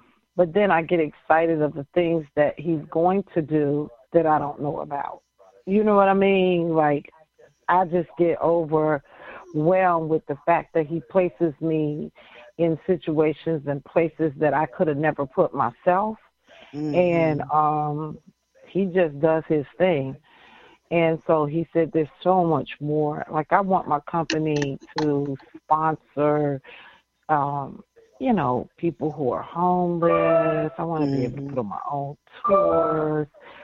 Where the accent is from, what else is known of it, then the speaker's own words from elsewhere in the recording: Jamaica; I'm a Jamaican. Because I have many jobs. I'm serious. There must be some Caribbean blood in me because I know the Caribbean, they work multiple jobs.